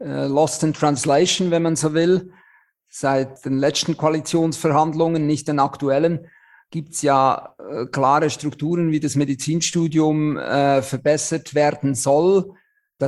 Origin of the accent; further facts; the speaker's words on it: Switzerland; now in Germany; Also ich bin ja Schweizer, wie man unschwer hört